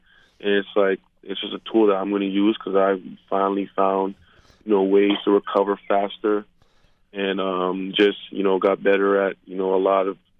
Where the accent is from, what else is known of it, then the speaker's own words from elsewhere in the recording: Mississauga, Ontario, Canada; I was here in Canada, you know, my hometown, Mississauga.